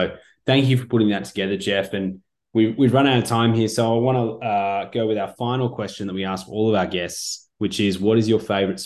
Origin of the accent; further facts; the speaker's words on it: Australia; as an Australian, when England get beat, it's always special